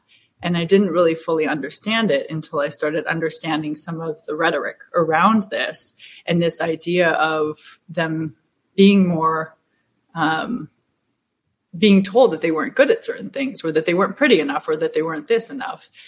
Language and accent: English; California, United States; We grew up in California, so there's a decent mix of cultures that we're surrounded by.